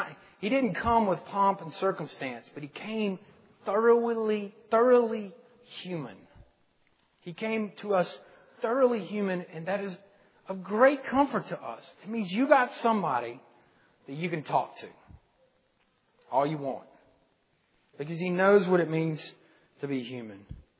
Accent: Mississippi, United States; I'm really from this small community that's nestled between two small towns called Noxapater and Nanawaya.

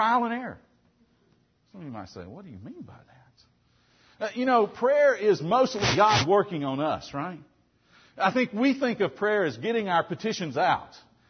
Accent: Tennessee, United States; When I was growing up in Tennessee, the great sights in Chattanooga had to do with Lookout Mountain.

